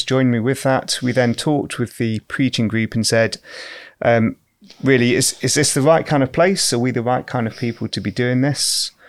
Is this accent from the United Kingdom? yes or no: yes; Derby, East Midlands, United Kingdom; I grew up in Derby, so I'm close